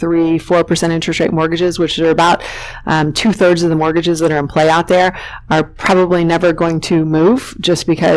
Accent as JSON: {"language": "English", "region": "Texas", "country": "United States", "said": "So I'm from Texas, so, you know, our winters we were wearing, you know, shorts and t-shirts, right?"}